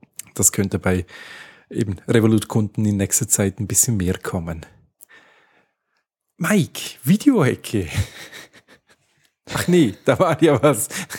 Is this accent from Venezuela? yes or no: no; Switzerland; Ja, bei uns in der Schweiz gibt es bei euch auch schon mittlerweile wieder Bank